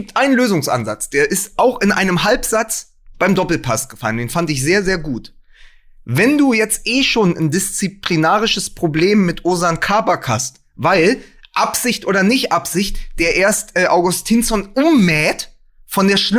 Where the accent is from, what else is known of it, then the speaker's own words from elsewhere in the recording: Berlin, Germany; da bin ich natürlich als Berliner immer noch traurig